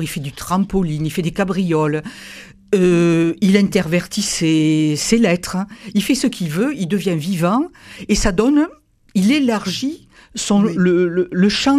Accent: England, United Kingdom; Je suis anglais

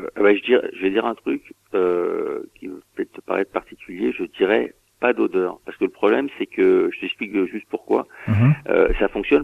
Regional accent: Saint-Denis, Île-de-France, France; Moi, je viens de Saint-Denis à 93, représente, comme on dit

